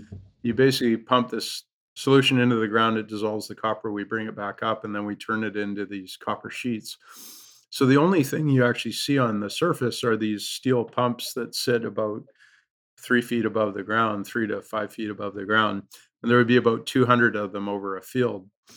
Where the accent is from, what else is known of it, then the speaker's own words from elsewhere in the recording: Canada; as a Canadian, it was my first introduction into the U.S. legal system, which I have learned is a little more aggressive than what we're used to up here.